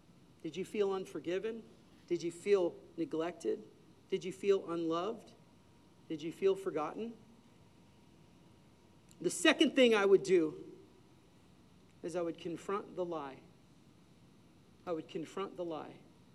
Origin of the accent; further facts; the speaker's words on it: Los Angeles, California, United States; I ran with knuckleheads and thugs when I grew up in Los Angeles.